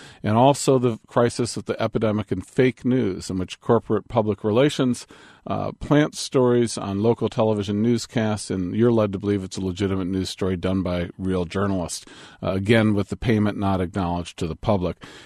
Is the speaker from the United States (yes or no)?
yes; Cleveland, Ohio, United States; I'm now 53, and I grew up in Cleveland.